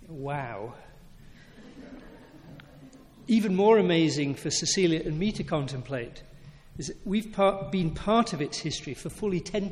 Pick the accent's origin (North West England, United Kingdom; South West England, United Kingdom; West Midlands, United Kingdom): North West England, United Kingdom; Stockport; In 1961, when I was 10 years old, our small church in Stockport, an industrial town in northern England famous for felt hat manufacturing